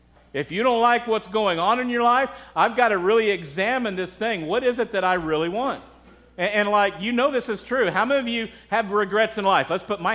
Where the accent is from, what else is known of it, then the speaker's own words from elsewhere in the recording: Texas, United States; I grew up in Texas where we got whipping still.